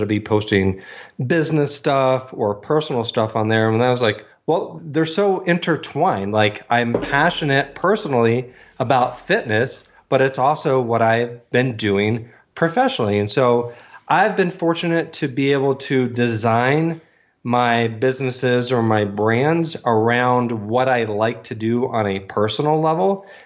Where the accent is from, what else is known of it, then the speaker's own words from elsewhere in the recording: Virginia, United States; now in Denver, United States; I grew up in Virginia and got my degree in biomedical engineering